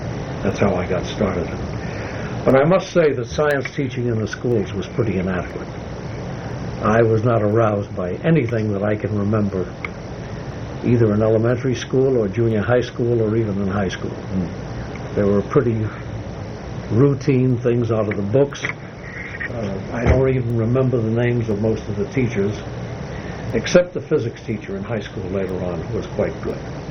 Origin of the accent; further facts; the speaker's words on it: New York City, New York, United States; So I grew up first on Manhattan Island